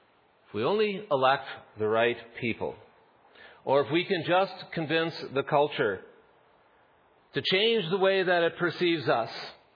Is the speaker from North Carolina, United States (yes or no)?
no; Minnesota, United States; accent: Minnesota; Okay, I'll get all the laughs now with my Minnesota accent.